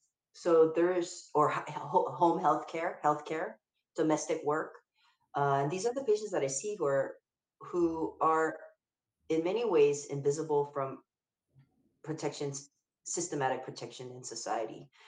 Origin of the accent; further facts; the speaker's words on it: Honolulu, Hawaii, United States; I think the influences of growing up in Hawaii is huge